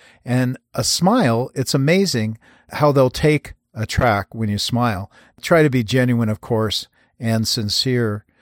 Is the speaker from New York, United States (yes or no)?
no; Everett, Washington, United States; born or raised there